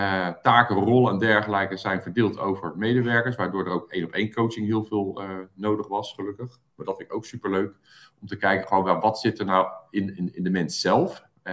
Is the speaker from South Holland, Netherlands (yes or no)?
yes; Zoetermeer, South Holland, Netherlands; Ik kom uit Zoetermeer, woon in Zoetermeer, woon in Amsterdam.